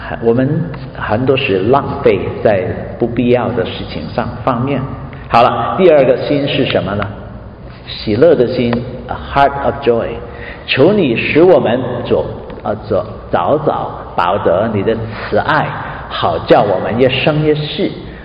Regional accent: Guangdong, China; 很有那个我们广东人呢，香港人呢，他头脑这个转速很快的

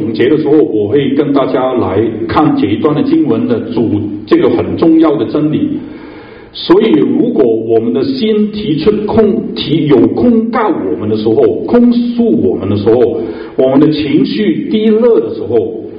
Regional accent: Hainan, China; 好像我是海南，我是讲海南话啊

